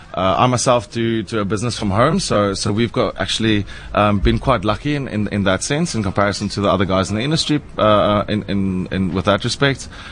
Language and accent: English; Stellenbosch, Western Cape, South Africa; I grew up in Stellenbosch and been working in the sort of Stellenbosch winelands on different restaurants.